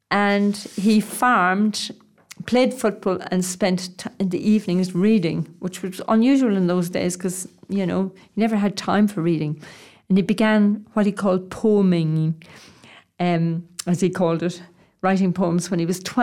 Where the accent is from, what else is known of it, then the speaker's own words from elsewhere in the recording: Curduff, County Monaghan, Ireland; I come from County Monaghan, a little place outside of Carrickmacross called Curduff. And I share my county with a very famous man, Patrick Kavanagh.